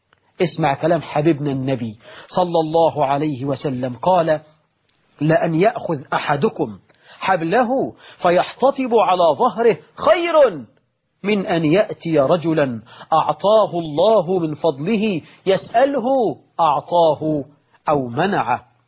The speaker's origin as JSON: {"language": "Arabic", "country": "Egypt", "said": "عندنا في مصر أزمة تنابلة في بعض الأعمال ب 600 جنيه و 700 جنيه في الشهر."}